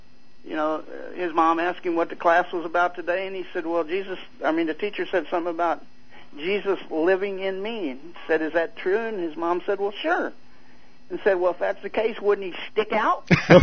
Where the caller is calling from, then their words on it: Searcy, Arkansas, United States; Well, I'm calling from Searcy, Arkansas, Tooney.